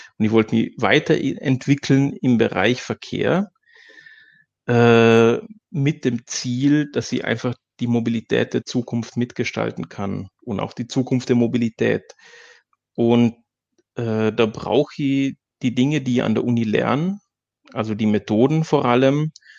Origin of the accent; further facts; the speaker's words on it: Vorarlberg, Austria; now in Dresden, Germany; Ja, also als Österreicher, besser gesagt Vorarlberger, bin ich doch ein ziemlicher Exot an der Fakultät.